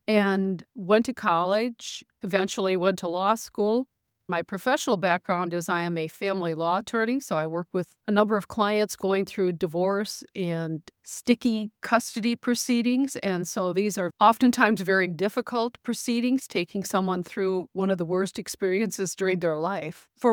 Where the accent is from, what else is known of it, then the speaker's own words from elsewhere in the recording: Blooming Prairie, Minnesota, United States; including Hormel, which is just 15 miles south of my hometown of Blooming Prairie